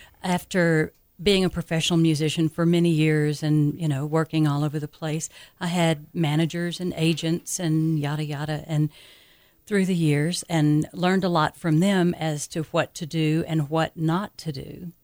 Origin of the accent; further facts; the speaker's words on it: Orange, Texas, United States; I'm originally from Texas, yeah, from a little town on the Louisiana border called Orange.